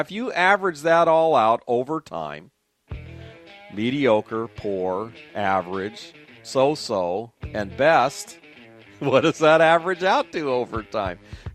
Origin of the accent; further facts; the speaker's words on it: San Diego, California, United States; I grew up near SeaWorld in San Diego.